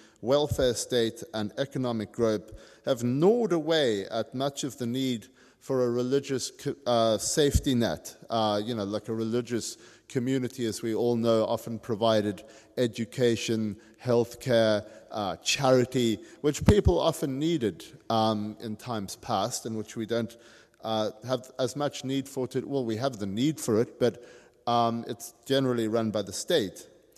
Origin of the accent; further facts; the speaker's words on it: South Africa; trust me, I grew up with this in South Africa.